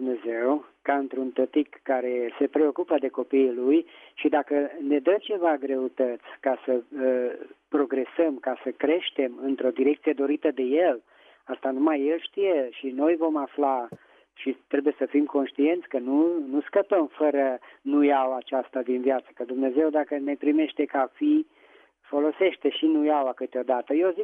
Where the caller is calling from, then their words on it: Petroșani, Hunedoara County, Romania; din Petroșani.